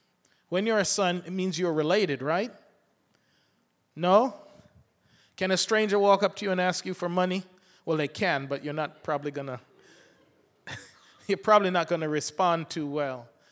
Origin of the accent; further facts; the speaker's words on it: England, United Kingdom; because that was how I was raised in England, to use a knife and fork.